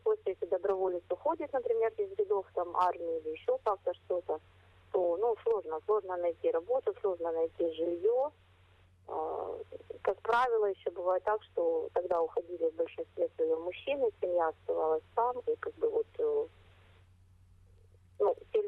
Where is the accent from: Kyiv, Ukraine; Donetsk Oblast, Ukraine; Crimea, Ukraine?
Crimea, Ukraine; moved away; Мы из Крыма переехали, это факт